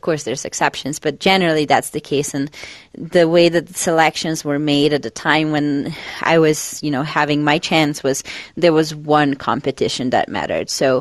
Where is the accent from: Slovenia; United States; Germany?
Slovenia; growing up in Slovenia, I feel like we're a pretty small country. We only have 2 million people